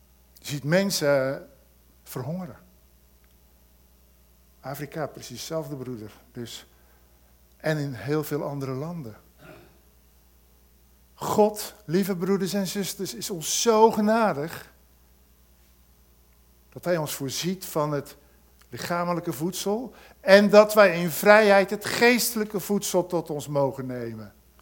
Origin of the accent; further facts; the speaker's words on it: Rotterdam, South Holland, Netherlands; Ik kom uit Rotterdam, hè, dus dan weet je niet precies hoe dat zit.